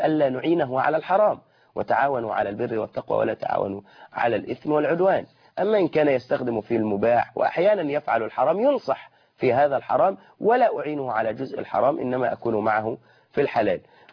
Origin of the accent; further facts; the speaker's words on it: Egypt; بالخمار المعهود إلينا كمصريين